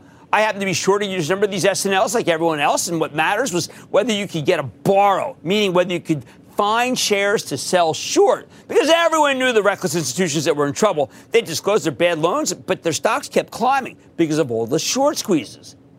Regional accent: Philadelphia, Pennsylvania, United States; including my hometown of Philadelphia.

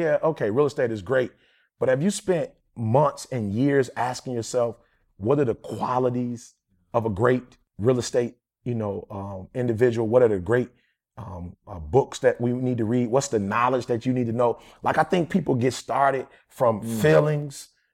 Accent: Detroit, Michigan, United States; You guys know I'm from Detroit. We call it recall in Detroit.

